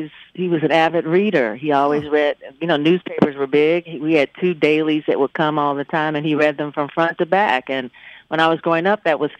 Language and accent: English; Detroit, Michigan, United States; All of those things combined when I was growing up in Detroit really contributed to me wanting to be a part of news